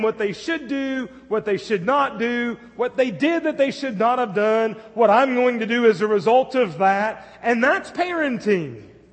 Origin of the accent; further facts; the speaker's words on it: Southern United States, United States; accent: southern; Sounds so much better than my southern accent, that's for sure.